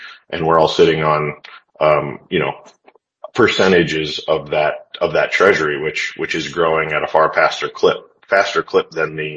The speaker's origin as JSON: {"language": "English", "region": "Midwest", "country": "United States", "lives_now": "Texas, United States", "said": "first moved to Texas a couple of years ago, I was like, does anybody live here? It was super hot. I'm from the Midwest."}